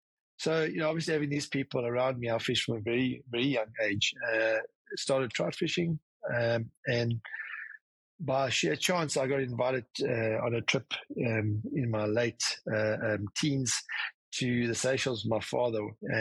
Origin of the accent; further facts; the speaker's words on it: South Africa; it's being a South African and growing up in South Africa, and sort of the path which we've been through, in the sense that we live at the point of Africa